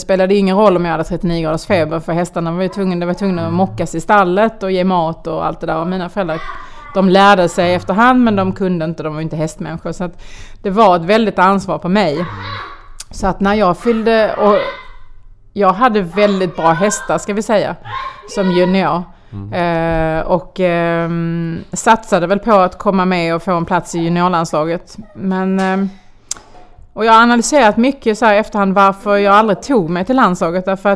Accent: Falsterbo, Skåne, Sweden; born or raised there

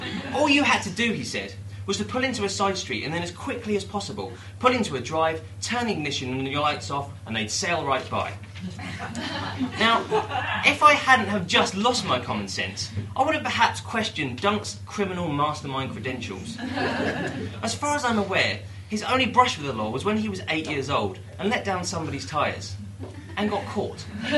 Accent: Dunstable, East of England, United Kingdom; about 5 miles away from my hometown of Dunstable, or Funstable, as some people like to ironically call it.

